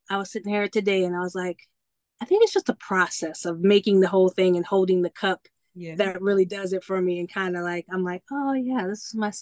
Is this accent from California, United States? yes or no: no; Baltimore, Maryland, United States; also born or lived in Richmond, Virginia / Massachusetts; That I am from Baltimore. I claim Baltimore as home. I have grown up in Richmond, Virginia as well. I was born in Massachusetts.